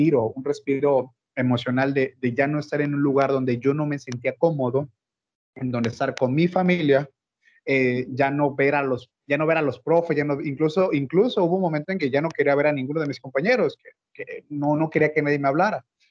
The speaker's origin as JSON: {"language": "Spanish", "town": "Acapulco", "region": "Guerrero", "country": "Mexico", "said": "yo no soy de la ciudad de León, de regresar a Acapulco, yo soy de Acapulco"}